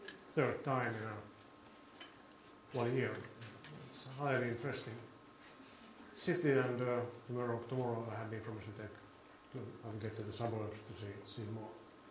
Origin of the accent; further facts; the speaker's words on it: Finland; English is a second language; from Finland, and I'm a professor at the Aalto University.